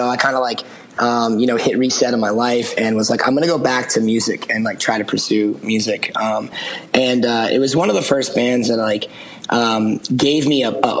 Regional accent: Massachusetts, United States; And, you know, I grew up outside of Boston. So like I knew about shows, but it was impossible for me to get to show or play one

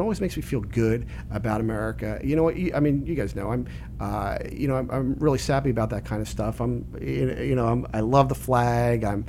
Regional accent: Philadelphia, Pennsylvania, United States; Now, as you guys know, I'm a Philadelphian born here.

